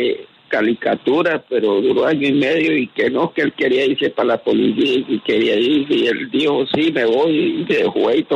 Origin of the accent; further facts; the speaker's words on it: Cúcuta, Norte de Santander, Colombia; De Cúcuta.